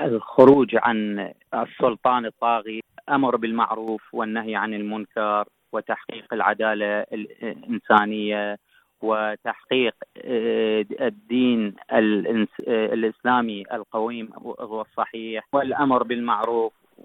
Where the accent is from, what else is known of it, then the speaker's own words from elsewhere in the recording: Iraq; moved away as an adult; also born or lived in Stockholm, Sweden; now in London, United Kingdom; بعد خروجي من العراق والاستقرار في ستوكهولم في السويد سنة 2002، ثم هاجرت إلى لندن سنة 2009.